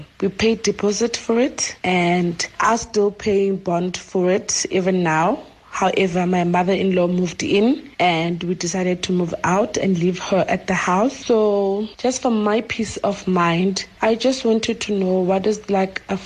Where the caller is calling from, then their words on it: Gauteng, South Africa; I'm calling you from the West Rand.